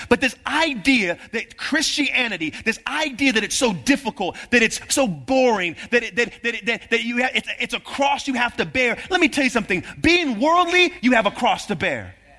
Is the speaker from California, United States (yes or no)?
yes; California, United States; I'm from the Bay Area, right? We're right next door to Berkeley.